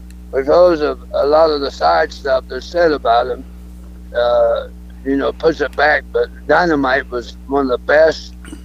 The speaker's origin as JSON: {"language": "English", "region": "Ohio", "country": "United States", "tie": "born or raised there", "said": "Yeah, I grew up in Ohio"}